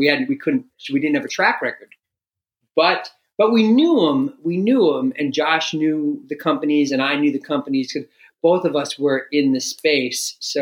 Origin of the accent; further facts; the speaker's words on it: New York, United States; I'm from New York.